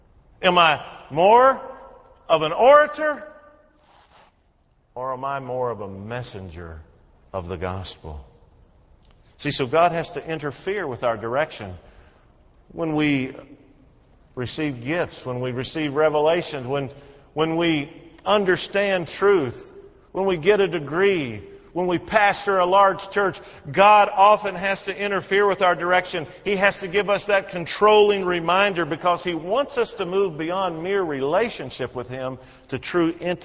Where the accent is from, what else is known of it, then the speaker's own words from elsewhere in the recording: Kentucky, United States; I grew up down in Western Kentucky. At one time, I lived at a place called Lick Skillet on Watermelon Road, right beside Whippoorwill Creek in Logan County, Kentucky.